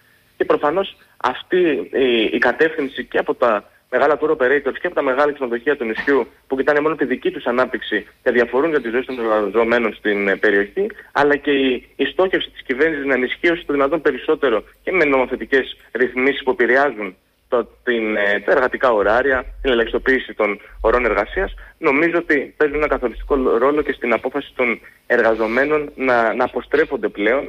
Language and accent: Greek; Rhodes, South Aegean, Greece; Εγώ είμαι και Βέρος Δωδεκανήσιος, είναι και ο πατέρας μου από την Ίσιο, η μητέρα μου από τη Λέρο, εγώ γεννήθηκα και μεγάλωσα στην Ρόδο.